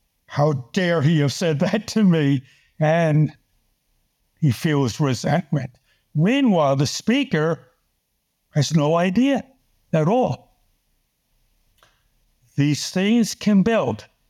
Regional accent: New York City, New York, United States; I was just a kid growing up in New York City playing with other kids.

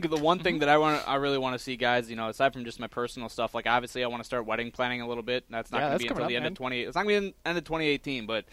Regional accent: La Crosse, Wisconsin, United States; I just want there to be that wrestling scene here in my hometown of La Crosse.

